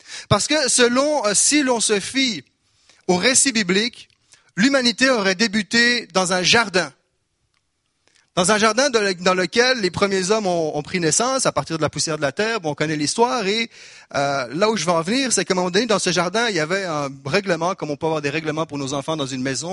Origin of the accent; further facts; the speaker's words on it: Quebec, Canada; accent: Québécois; Dites-le-moi, est-ce que j'ai perdu mon accent ou été en voie de perdition mon accent du Québec après 6 mois? Il est encore là? Ok, yes, bon. Je ne vais pas renier non plus mes origines, mais mes origines québécoises.